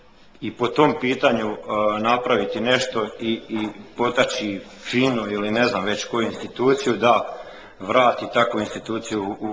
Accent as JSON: {"language": "Croatian", "town": "Nova Kapela", "region": "Brod-Posavina County", "country": "Croatia", "said": "dolazim iz Bacre, to je općina Nova Kapela. Mi smo prvo selo koje gravitira prema Novoj Gradišci."}